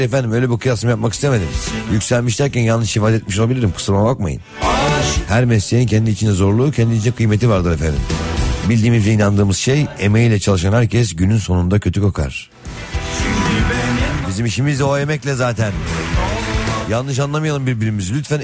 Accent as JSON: {"language": "Turkish", "region": "Istanbul", "country": "Turkey", "tie": "born or raised there", "said": "Bizi çünkü İstanbul'da doğduk büyüdük ama annemizin babamızın memleketine götürdüler, o güzel toprakları gezdirdiler. Rahmetli anneciğim Reşadiye, babam Niksarlı, ömrüne bereket babacığım."}